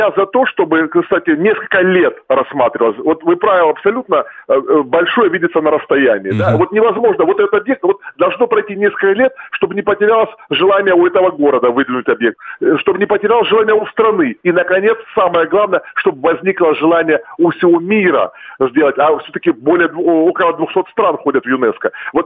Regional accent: Rostov-on-Don, Rostov Oblast, Russia; все-таки я родом из Ростова-на-Дону, и вот свой родной город.

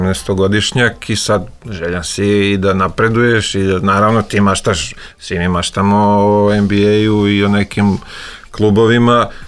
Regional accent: Belgrade, Serbia; ja sam sa Konjarnika, sjećam se da je termin bio u 8 na večer.

